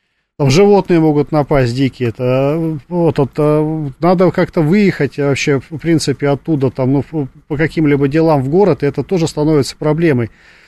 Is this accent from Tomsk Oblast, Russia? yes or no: yes; Tomsk, Tomsk Oblast, Russia; born there; now in Moscow, Russia; я родился в Томске, переехал в Москву из Сибири.